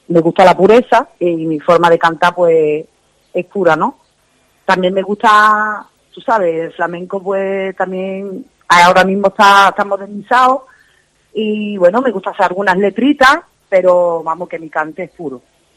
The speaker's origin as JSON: {"language": "Spanish", "town": "Montpellier", "region": "Occitania", "country": "France", "moved": "yes", "lives_now": "Málaga, Spain", "said": "Y después me fui para Málaga, que yo soy francesa."}